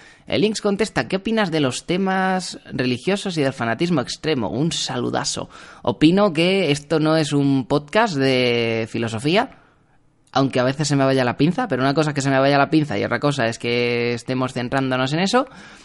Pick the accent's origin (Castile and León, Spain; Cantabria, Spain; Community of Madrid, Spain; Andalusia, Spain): Community of Madrid, Spain; Igual que soy madrileño a pesar de que soy español y esa clase de cosas.